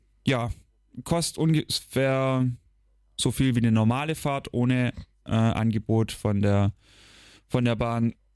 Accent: Baden-Württemberg, Germany; Ja, ich bin dieses Wochenende in der Heimat. Also ich komme aus dem Süden. Ich bin ein Schwabe.

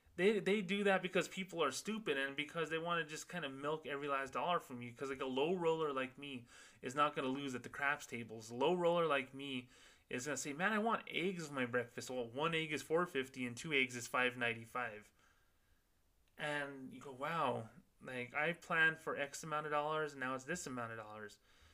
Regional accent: Socorro, New Mexico, United States; And I knew people who dug holes back in my hometown of Socorro, New Mexico, 15 years ago.

